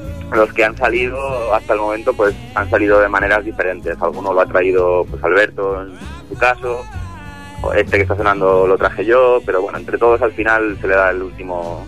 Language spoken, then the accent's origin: Spanish; Vitoria-Gasteiz, Basque Country, Spain; moved away; Yo soy el único que no es de aquí, yo soy de Vitoria. Y bueno, yo vine aquí a estudiar música